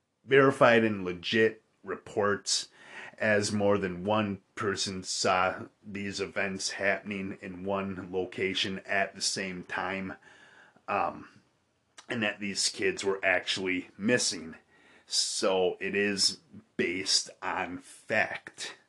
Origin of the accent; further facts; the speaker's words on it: Milwaukee, Wisconsin, United States; I believe that the first supposed picture of one of these creepy clowns was taken in near my hometown of Milwaukee, actually, as a matter of fact.